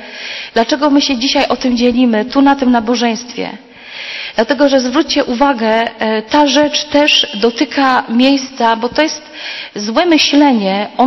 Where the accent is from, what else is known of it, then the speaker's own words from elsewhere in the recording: Silesian Voivodeship, Poland; pochodzę z Górnego Śląska